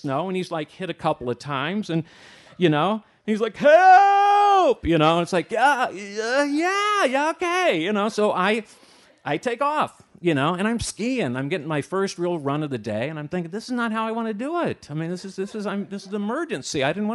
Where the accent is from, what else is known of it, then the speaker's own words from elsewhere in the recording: Midwest, United States; I'm a Flatlander. I grew up in the Midwest.